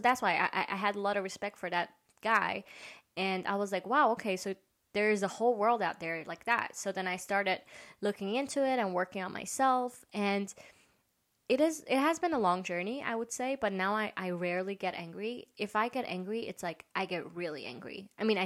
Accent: China; And even though I grew up like living in China, but just being Persian, the fact that I'm Persian alone

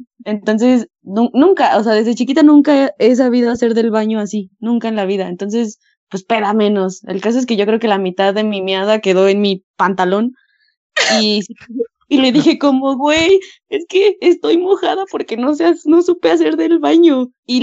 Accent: Mexico; Y ya pues al otro día, como buenas mexicanas, nos fuimos por la barbacoa para bajar la cruda

